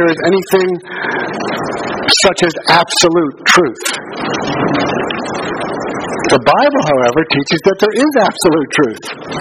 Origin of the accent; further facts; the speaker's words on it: Brooklyn, New York, United States; I grew up in Bay Ridge, Brooklyn, and profanity was just part of the language there. And that's just what I grew up with.